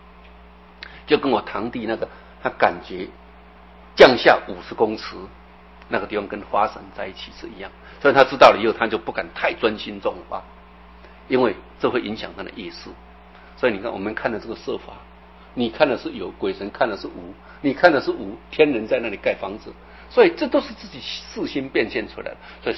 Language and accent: Chinese; Taiwan; 我们台湾话叫有夹够有俩